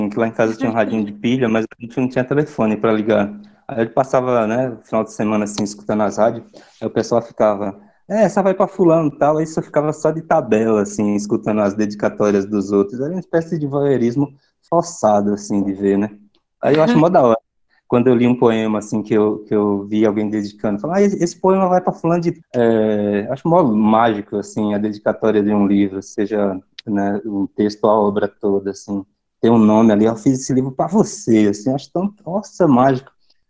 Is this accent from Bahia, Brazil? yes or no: yes; Acajutiba, Bahia, Brazil; nas escolas rurais de onde eu venho, que é de Acajutiva, mas né, no caso nas periferias de Acajutiva